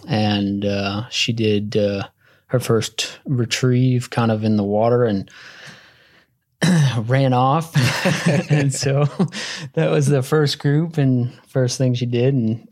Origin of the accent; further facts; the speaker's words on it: Ontario, Canada; So I'm from Canada, Ontario, Canada